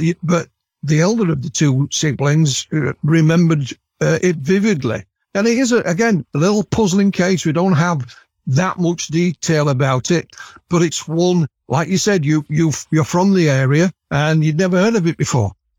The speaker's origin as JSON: {"language": "English", "region": "Yorkshire and the Humber", "country": "United Kingdom", "said": "I'm a Yorkshireman. I'm not that far from Barnsley where we are."}